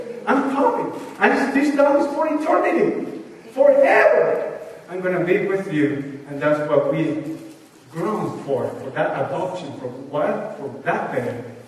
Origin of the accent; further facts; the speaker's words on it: Venezuela; I received an email from my home country of a boy, a family that we loved very much, whose son works in the conference of Venezuela in a little town.